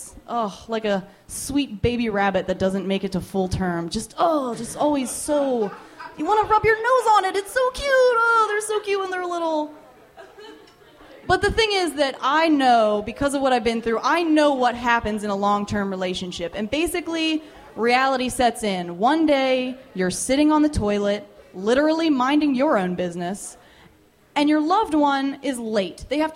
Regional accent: United States; Really what it is I'm American and I hoard everything

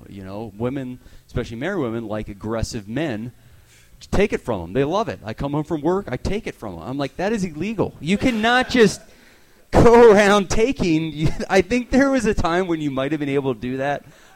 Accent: Pennsylvania, United States; I grew up outside of Philly.

